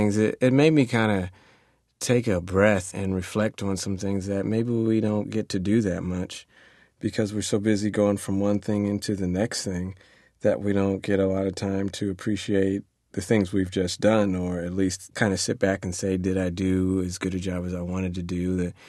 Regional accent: Philadelphia, Pennsylvania, United States; I also had a wonderful award bestowed on me at the my hometown baseball team, the Phillies, by Sounds of Philadelphia

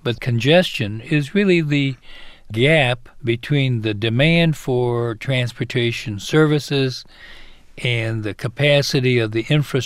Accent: California, United States; I think I get more chided for being a Californian among Texans more than I get singled out as a Democrat among all the Republicans.

